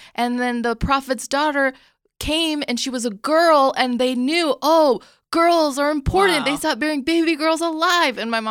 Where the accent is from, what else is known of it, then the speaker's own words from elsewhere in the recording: Sacramento, California, United States; born there; I was born here. I was born in Sacramento, California. U.S. citizen.